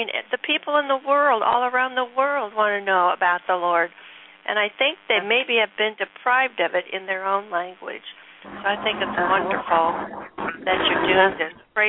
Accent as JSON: {"language": "English", "town": "Los Angeles", "region": "California", "country": "United States", "said": "And I'm from Los Angeles, California."}